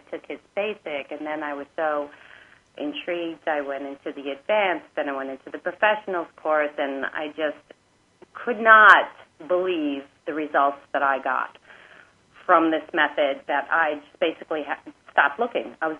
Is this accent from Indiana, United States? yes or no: no; New York, United States; now in Sedona, United States; Actually, I'm from New York, and I moved to Sedona in 2000